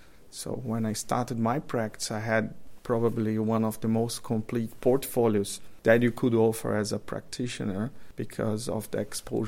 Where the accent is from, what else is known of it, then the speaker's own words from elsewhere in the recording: São Luís, Maranhão, Brazil; born there; English is a second language; also born or lived in São Paulo; I was born in Brazil in a city called São Luís, where I did my medical degree.